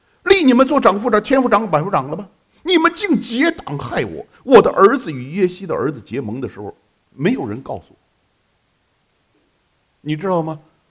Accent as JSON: {"language": "Chinese", "country": "China", "said": "啊，我们中国人可懂得什么叫千千，什么叫万万"}